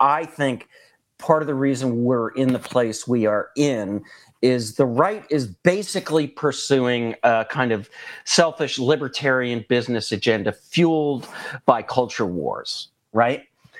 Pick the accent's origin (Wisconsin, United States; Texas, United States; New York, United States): Wisconsin, United States; The road to saving democracy runs directly through my home state of Wisconsin.